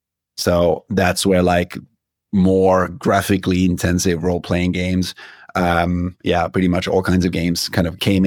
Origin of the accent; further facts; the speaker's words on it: Finland; English is a second language; Yeah, so I grew up in the forests of Finland. So about an hour north of Helsinki, in a place where our nearest neighbor would be about a kilometer away. I had six people in my class at school.